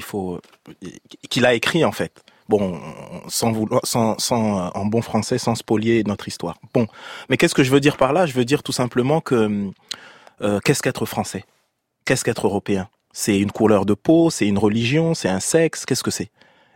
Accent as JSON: {"language": "French", "country": "France", "said": "mes racines sont congolaises, africaines, je prends soin de mes racines, elles sont importantes, mais mon tronc, mes fruits, mes branches, je suis français, européen."}